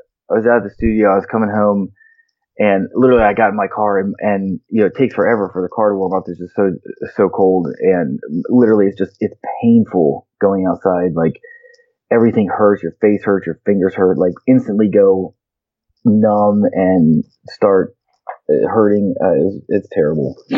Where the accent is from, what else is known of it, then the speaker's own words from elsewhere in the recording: Maryland, United States; I grew up in Maryland, so a lot of people that was a big vacation destination was Ocean City.